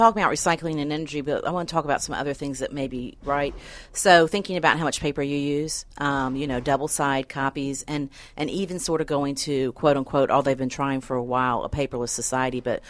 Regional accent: Alabama, United States; I'm from Alabama, so I don't do math.

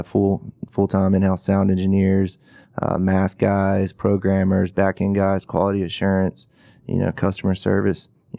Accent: Greenville, North Carolina, United States; I grew up in Greenville, so can give you a good answer about that.

